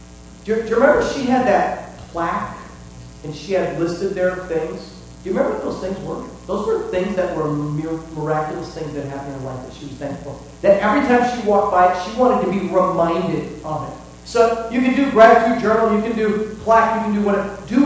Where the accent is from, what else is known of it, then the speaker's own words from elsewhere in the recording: Rockford, Illinois, United States; accent: Chicago; don't think they'll know about Rockford, I'll just say, I'm from Chicago. You know? That's where that accent came from.